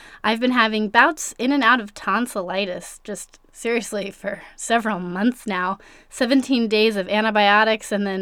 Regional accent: Richmond, Virginia, United States; So I've been spending most of my time now back in Richmond, Virginia. That is my hometown.

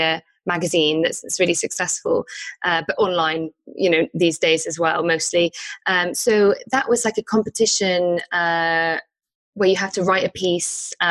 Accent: Wales, United Kingdom; now in England; I should mention that I'm Welsh. So I live in the UK, but I live in England now, and I'm Welsh

